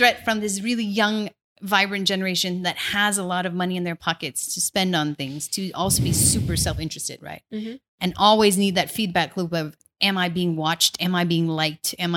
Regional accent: Chicago, Illinois, United States; So I grew up in Chicago, and my father, the way he raised me was, we are in the United States now, and we have to make a life for ourselve

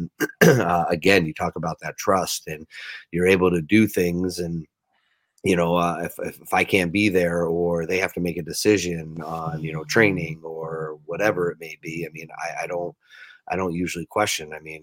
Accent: New Jersey, United States; also born or lived in Minnesota / upstate New York; I grew up in New Jersey, I went to Minnesota, and then going back to the East Coast and going to upstate New York.

